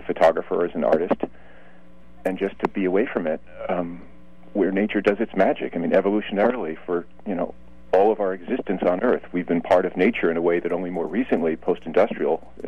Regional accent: New York, United States; I'm a kid from New York who always felt calmer when I went out to the country north of New York City

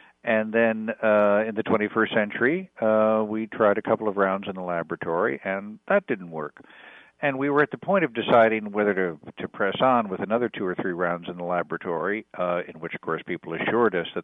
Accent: Chicago, Illinois, United States; I'm from Chicago, as you know, and I have no problem with putting a little cash in an envelope to help things along.

